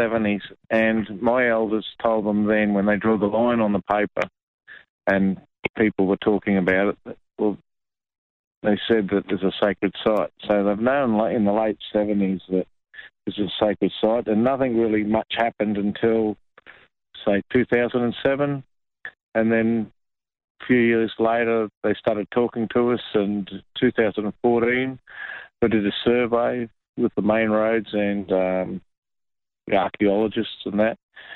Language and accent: English; Queensland, Australia; from the Carby mob from Sunshine Coast or Gympie area.